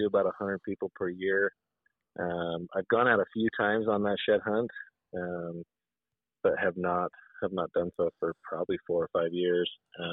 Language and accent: English; South Ogden, Utah, United States; now in West Haven, United States; I live here in West Haven. I grew up in South Ogden.